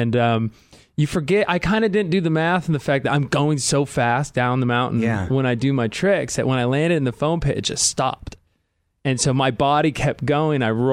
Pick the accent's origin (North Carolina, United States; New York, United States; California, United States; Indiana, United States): California, United States; San Diego; I'm from like San Diego area.